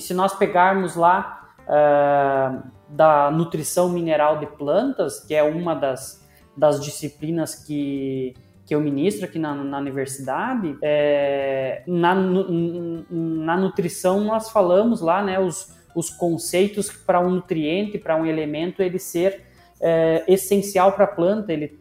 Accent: Frederico Westphalen, Rio Grande do Sul, Brazil; now in Porto Alegre, Brazil; Mas sou natural de Frederico Westphalen, morando aqui na capital dos gaúchos, Porto Alegre.

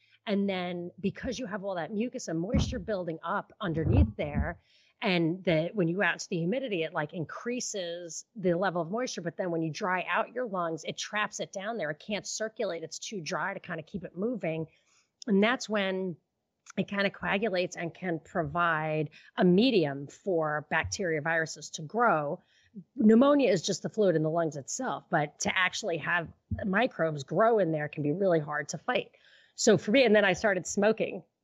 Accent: New York, United States; also born or lived in San Francisco; I remember growing up in New York

